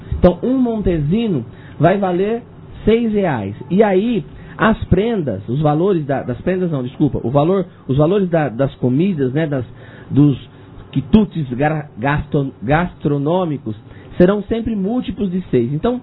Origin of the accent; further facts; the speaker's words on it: São José do Rio Preto, São Paulo, Brazil; Então, eu sou de São José do Rio Preto, por exemplo.